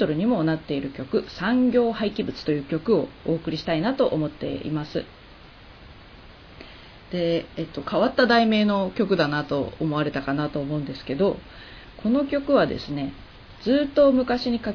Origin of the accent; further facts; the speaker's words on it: Yokohama, Kanagawa, Japan; 地元の横浜、それから横須賀とか、時々都内のライブハウス